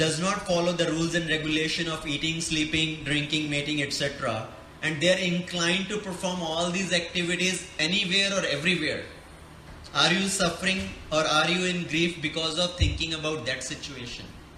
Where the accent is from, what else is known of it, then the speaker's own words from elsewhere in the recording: India; now in United States; So all of us being here in America, we came from India, so our parents, our relatives may be in India